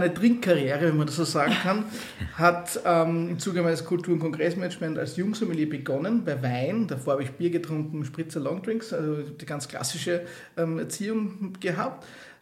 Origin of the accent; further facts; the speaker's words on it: Lower Austria, Austria; die Thermenregion, weil das ist meine Heimatregion